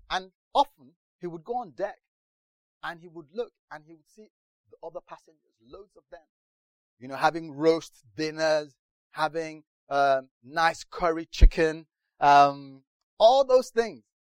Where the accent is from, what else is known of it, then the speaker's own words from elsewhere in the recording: United Kingdom; I'm British, by the way, if I were an American, this is how I'd be walking. But, you know, we Brits, we don't walk like that.